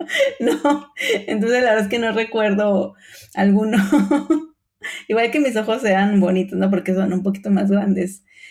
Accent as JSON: {"language": "Spanish", "town": "Torreón", "region": "Coahuila", "country": "Mexico", "tie": "born or raised there", "said": "yo soy mexicana, nacida en Torreón, Coahuila, 100% lagunera"}